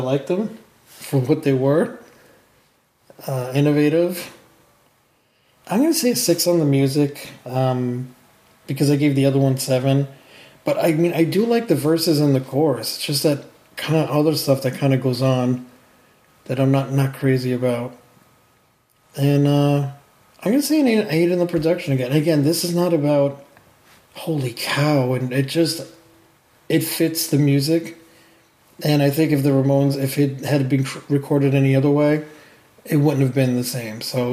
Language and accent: English; Bronx, New York, United States; Growing up in the Bronx, the roach spray was as common as a.